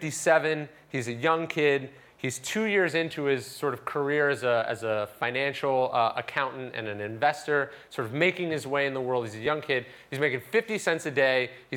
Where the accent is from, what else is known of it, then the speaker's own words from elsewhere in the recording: United States; I'll apologize in advance for the Americanness of my examples. I'm very American